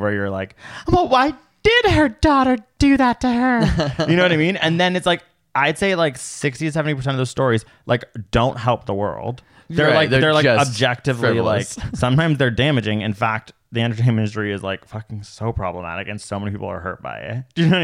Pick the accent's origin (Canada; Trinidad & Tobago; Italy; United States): Canada; Toronto, Ontario; I'm a city idiot. I grew up in Toronto. I'm a city idiot.